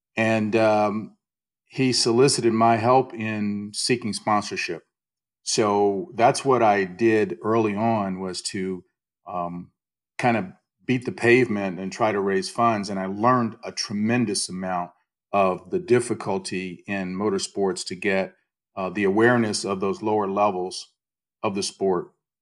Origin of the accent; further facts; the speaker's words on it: Indianapolis, Indiana, United States; I can go all the way back to my teen years, growing up in Indianapolis and in the shadow of the 500, actually living not that far, close enough where I could actually hear their engines roar.